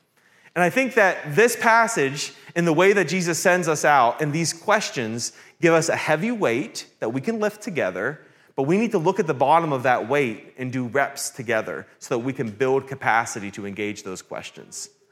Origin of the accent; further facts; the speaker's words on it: Pennsylvania, United States; I have older siblings and I grew up in Western Pennsylvania.